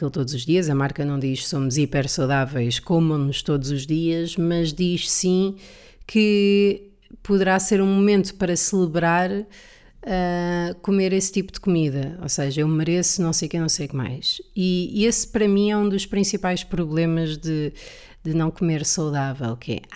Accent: Portugal; somos portugueses, não é? Sinto que isso está muito associado à nossa cultura

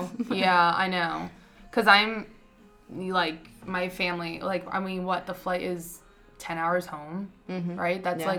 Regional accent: Florida, United States; And winter here is, I'm from Florida, so winter here was brutal.

